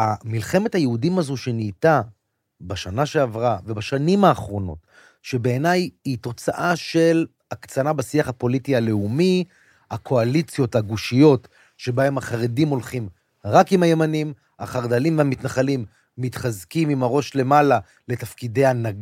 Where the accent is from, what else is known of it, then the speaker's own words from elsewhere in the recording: Tel Aviv, Tel Aviv District, Israel; אני גדלתי בתל אביב, תל אביב תמיד הייתה עיר פלורליסטית, ליברלית